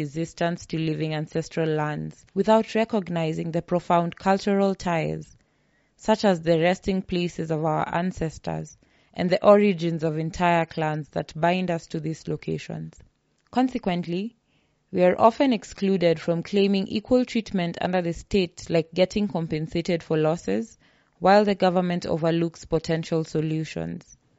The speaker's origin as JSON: {"language": "English", "town": "Budalangi", "region": "Busia County", "country": "Kenya", "said": "it becomes infinitely easier to convey my origin when I mention that I hail from Budalangi."}